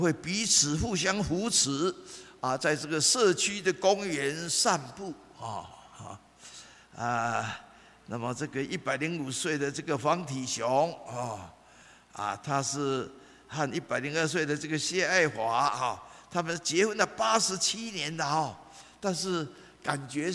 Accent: Taiwan; 那么我们台湾人也讲了哈，啊，这个老公老婆床头打床尾和啊

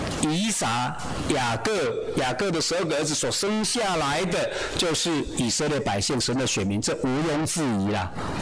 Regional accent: Taiwan; 我顶多是台湾支派吧，我台湾人啊

